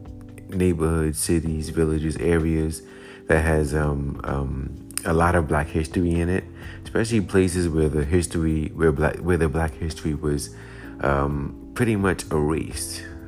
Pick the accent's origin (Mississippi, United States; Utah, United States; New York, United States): New York, United States; And since I'm from New York and I live in New York, I've been, you know, mainly looking in New York.